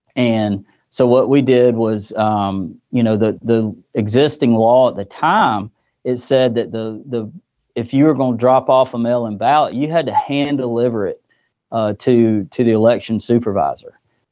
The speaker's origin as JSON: {"language": "English", "town": "Newnan", "region": "Georgia", "country": "United States", "said": "So, again … I'm from Noonan, Georgia. We're about 40 miles south of the capital here in Atlanta."}